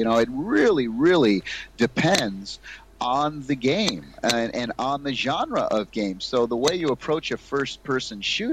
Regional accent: Massachusetts, United States; moved away as an adult; now in California, United States; I grew up on the East Coast in Massachusetts. And when I turned 21, I left my family crying on the doorstep

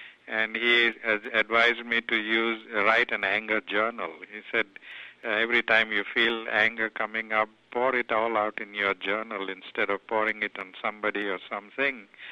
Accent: South Africa; I came from South Africa, and at the age of 10, I was beaten up by some white youths, and then a few months later, I was beaten up by black youths

